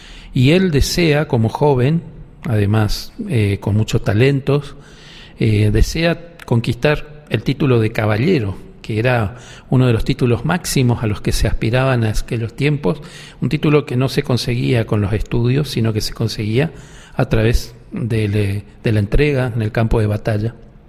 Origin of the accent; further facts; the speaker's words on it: Itatí, Corrientes, Argentina; now in Córdoba, Argentina; Soy correntino, nacido en Itatí. Vivo aquí en Córdoba, soy jesuita, sacerdote jesuita.